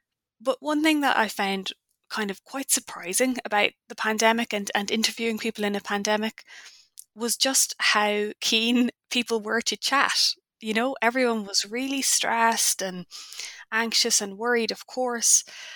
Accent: Ireland; I'm Irish. I am a physicist by training. So I attended Trinity College in Dublin

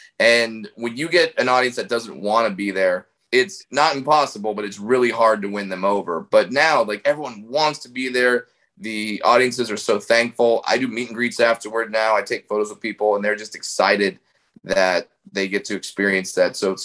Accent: California, United States; And I grew up in Orange County, so that's a pretty good chance that that's going to be the case in that kid's family life.

